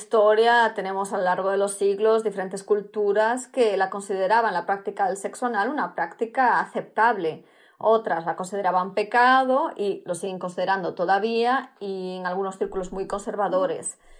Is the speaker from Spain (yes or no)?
yes; Spain; por lo menos yo vengo de España